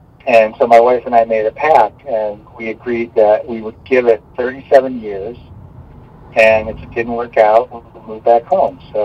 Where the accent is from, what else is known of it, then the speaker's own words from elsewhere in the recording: Detroit, Michigan, United States; also born or lived in Los Angeles; Well, I grew up in the West, outside of Detroit, Michigan, which, oddly and unexpectedly, is where I am now. I lived out in Los Angeles for 37 years, and back in Detroit.